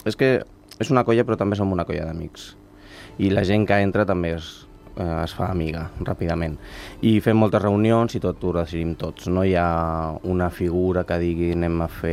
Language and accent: Catalan; Badalona, Catalonia, Spain; No sóc ni de l'Hospitalet, no sóc ni de Bellvitge, jo sóc de Badalona.